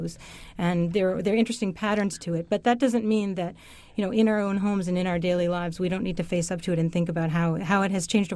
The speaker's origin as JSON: {"language": "English", "region": "Massachusetts", "country": "United States", "tie": "born or raised there", "said": "And when he came to my home state, Massachusetts"}